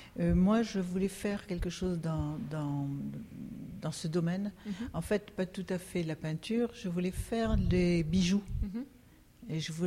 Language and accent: French; Morocco; Ah oui, je suis née au Maroc et j'ai vécu 20 ans au Maroc.